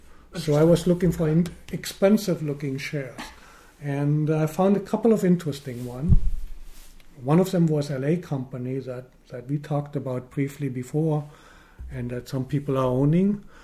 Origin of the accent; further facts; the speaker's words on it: Germany; accent: German; English is a second language; My accent is from Germany, so I buy German stocks too